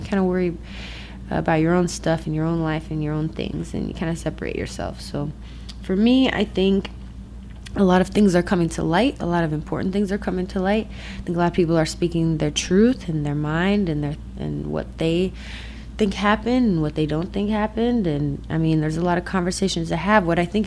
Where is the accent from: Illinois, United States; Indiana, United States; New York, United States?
Illinois, United States; Chicago; If you are new here, I am from Chicago, Illinois.